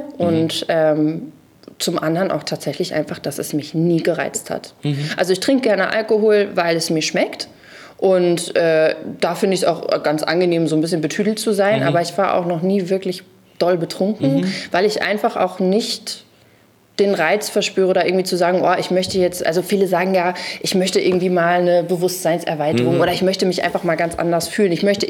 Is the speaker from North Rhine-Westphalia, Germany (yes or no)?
yes; Iserlohn, North Rhine-Westphalia, Germany; now in Hamburg, Germany; Leider ich bin Wahlhamburgerin, ja. Aber ich komme eigentlich, jetzt, vielleicht kennt es jemand, ich komme eigentlich aus Iserlohn.